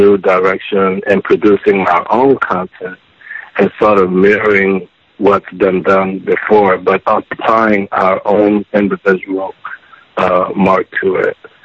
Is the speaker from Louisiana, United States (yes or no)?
yes; Lafayette, Louisiana, United States; also born or lived in Chicago; now in Atlanta, United States; born and raised in Louisiana, but currently I live in Atlanta, Georgia. Lafayette, Louisiana.